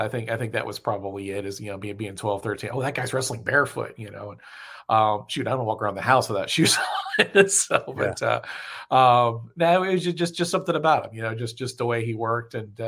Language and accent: English; Miami, Florida, United States; also born or lived in South Carolina; I was born in Miami, South Carolina for a little bit, back to Miami for my formative years